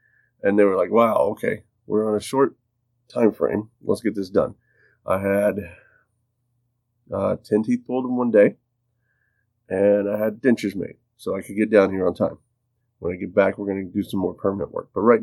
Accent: Montana, United States; So, I left my hometown in Montana, and I got on a plane.

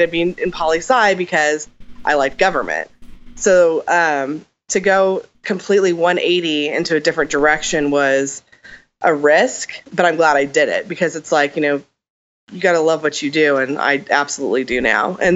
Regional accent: Portland, Oregon, United States; I'm from Portland, Oregon. Yeah, I grew up there.

